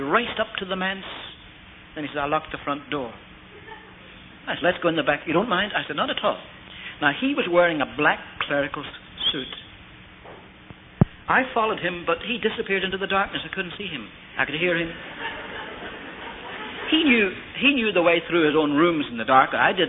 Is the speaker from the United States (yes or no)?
no; Ireland; You know, I'm Irish. What are the Irish noted for?